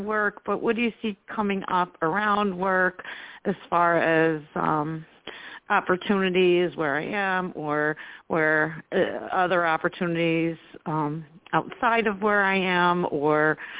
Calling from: New York, United States; I'm in New York.

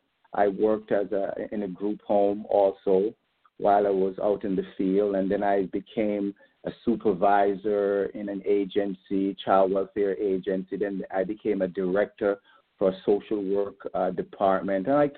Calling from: Poughkeepsie, New York, United States; I'm coming from Hudson Valley, Poughkeepsie, a little place called Poughkeepsie, New York, in the Hudson Valley. That's where I am.

